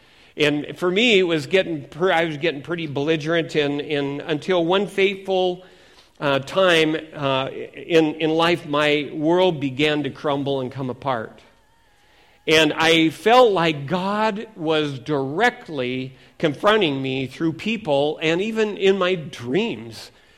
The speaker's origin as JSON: {"language": "English", "town": "Seattle", "region": "Washington", "country": "United States", "tie": "born or raised there", "also_born_or_lived": "California, United States", "said": "it was right around that time when I moved to California from Seattle, Washington. I was raised in Seattle."}